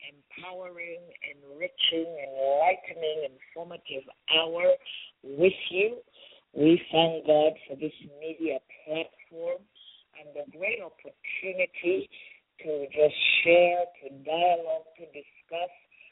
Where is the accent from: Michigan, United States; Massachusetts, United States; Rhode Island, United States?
Massachusetts, United States; Boston; with Prince Matthew Chua and Princess Irene Chua from my hometown in Boston.